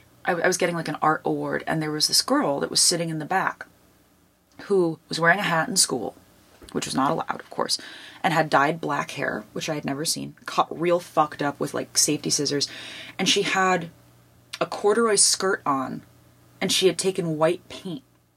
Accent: Watertown, New York, United States; And then there's these other rural districts around where I grew up in Watertown. There's Carthage, New York.

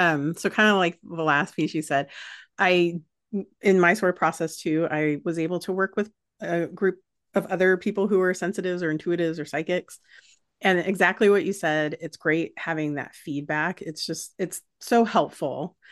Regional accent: Philippines; now in United States; because I'm Filipino

